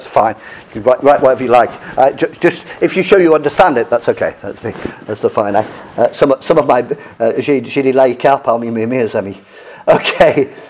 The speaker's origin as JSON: {"language": "English", "region": "England", "country": "United Kingdom", "tie": "born or raised there", "said": "I was brought up a Catholic in England."}